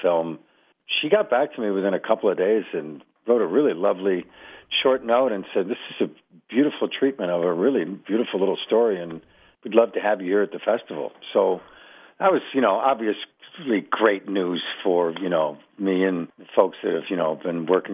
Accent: Buffalo, New York, United States; I absolutely could not have made the film without the support of my hometown. That's the God's honest truth. From my mayor, Byron Brown, and the city of Buffalo

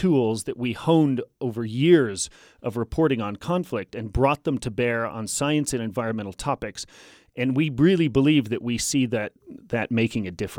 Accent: Paonia, Colorado, United States; born there; That's correct. I was born in Paonia, but we're a fourth-generation Aspen family.

